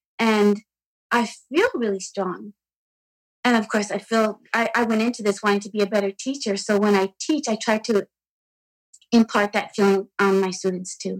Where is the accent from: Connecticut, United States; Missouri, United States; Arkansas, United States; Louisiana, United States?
Connecticut, United States; Brookfield; from Brookfield, Connecticut.